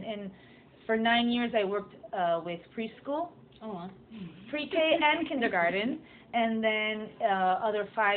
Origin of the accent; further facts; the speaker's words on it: Uruguay; English is a second language; moved away as an adult; now in United States; my life, I lived in Uruguay, which is a Spanish-speaking country.